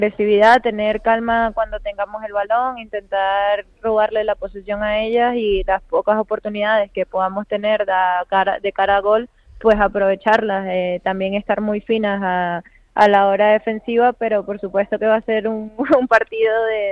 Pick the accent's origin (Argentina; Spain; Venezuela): Venezuela; yo nunca me voy a quejar de mi fanaticada venezolana. En mi país me apoya muchísimo